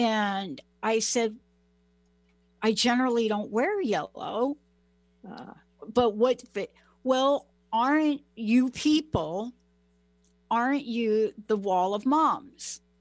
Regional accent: New York, United States; also born or lived in New Jersey, United States; I'm from New York and New Jersey. I'm from the East Coast.

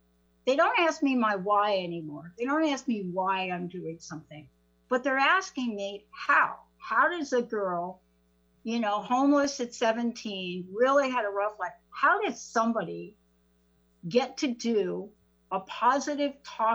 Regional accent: New York, United States; accent: New York; Do you like me when I use my New York accent, Tammy?

